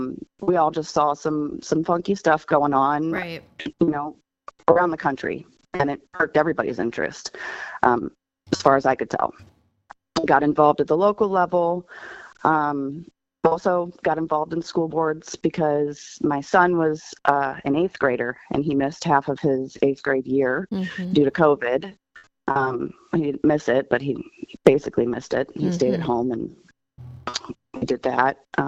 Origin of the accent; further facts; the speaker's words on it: Wentzville, Missouri, United States; also born or lived in Virginia Beach, Virginia; I grew up here in Wentzville, Missouri, went to Wentzville School District when it was still, I say it was a one-horse town compared to what it is now.